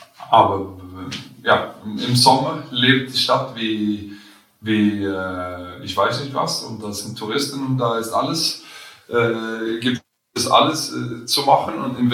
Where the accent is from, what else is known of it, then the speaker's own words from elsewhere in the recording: Karlskrona, Blekinge, Sweden; German is a second language; Da, wo ich herkomme, Karlskrona heißt es. Und da gehen wir zurück.